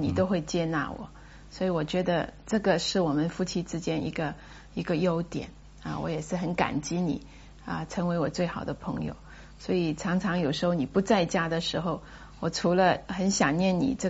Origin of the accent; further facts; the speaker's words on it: Hong Kong; 那我自己在香港长大的，所以到一个你长大的地方，你会想到有很多你以前去过的地方